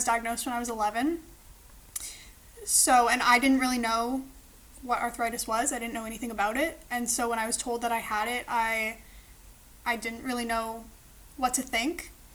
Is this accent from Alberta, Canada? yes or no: no; British Columbia, Canada; I am from Canada. I'm from British Columbia, but I'm currently living in Toronto, Ontario for university.